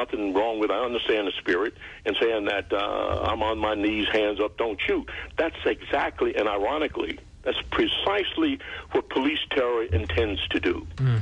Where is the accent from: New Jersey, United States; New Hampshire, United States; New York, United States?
New York, United States; I said, I'm from New York. He could see I was African American. I said, I'm from New York.